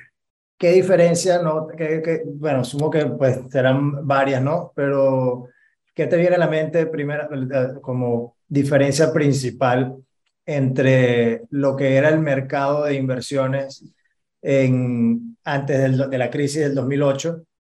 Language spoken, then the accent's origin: Spanish; Ciudad Bolívar, Bolívar, Venezuela; now in United States; Yo soy venezolano, de Ciudad Bolívar, pero tengo también ya mucho tiempo en Estados Unidos, hace 12 años.